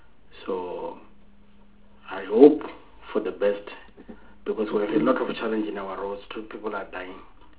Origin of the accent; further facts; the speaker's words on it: Venda, Limpopo, South Africa; I'm from Limpopo in a rural area called Venda.